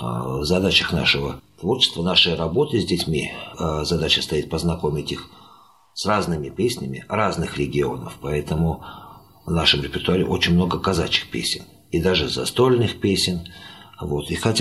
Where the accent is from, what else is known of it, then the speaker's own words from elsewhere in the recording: Grozny, Chechnya, Russia; moved away as an adult; now in Moscow, Russia; Я сам родом с Северного Кавказа, из города Грозного. Там я и музыкальное училище закончил. А затем вот приехал в Москву, Институт культуры.